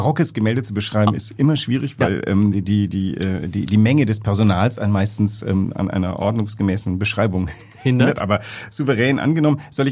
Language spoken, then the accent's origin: German; Greece; ich bin ja in Griechenland groß geworden und da lag diese Geschichte auf der Straße.